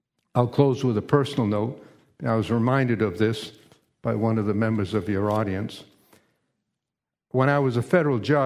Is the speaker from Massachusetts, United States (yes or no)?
no; Maine, United States; gathered before me in a federal courtroom in my home state of Maine.